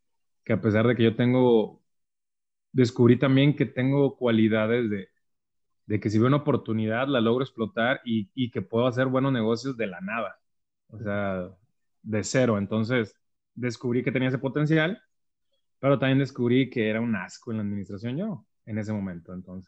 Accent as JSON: {"language": "Spanish", "town": "Ciudad Mante", "region": "Tamaulipas", "country": "Mexico", "said": "Yo soy de Ciudad Mante, Tamaulipas, entonces dejo de ir a mi tierra natal"}